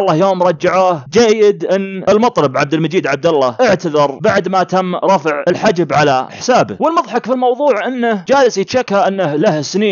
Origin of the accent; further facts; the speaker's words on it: Saudi Arabia; أخبار الفن الشعبي عندنا في المملكة العربية السعودية